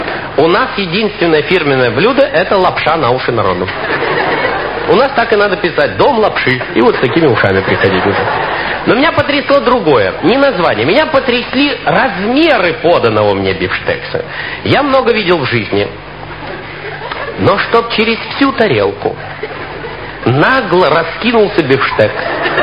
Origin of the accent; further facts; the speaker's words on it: Russia; он спросил, откуда мы. Я говорю, из России.